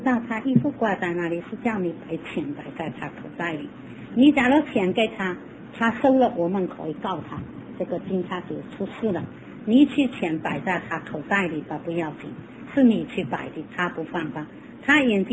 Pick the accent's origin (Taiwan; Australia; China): China; Fujian; also born or lived in Macau; 我从澳门到香港的时候，我们是福建人不能入口